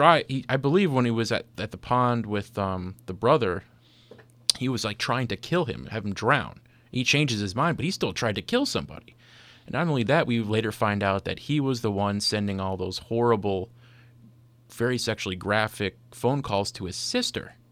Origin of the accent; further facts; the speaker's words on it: United States; Yeah, maybe it just wasn't, as an American, we shouldn't expect that.